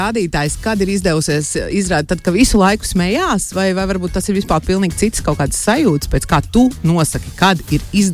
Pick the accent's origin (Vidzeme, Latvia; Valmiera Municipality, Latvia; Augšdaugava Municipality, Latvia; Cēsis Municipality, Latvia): Cēsis Municipality, Latvia; Cēsis; Uz Cēsīm, uz manu mīļāko pilsētu, es no Cēsīm.